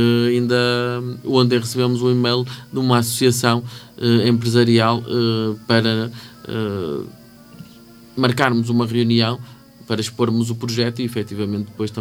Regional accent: Portugal; porque nós somos portugueses e vamos a essa festa

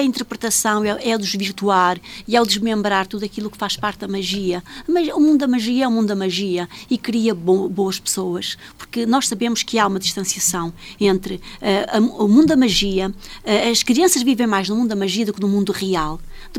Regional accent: Carrazeda de Ansiães, Norte, Portugal; Lá em cima, Pinhal do Norte, Carraseda de Anciães, também Vieiro, porque eu estava assim dividida entre duas aldeias, a aldeia do meu pai e a aldeia da minha mãe

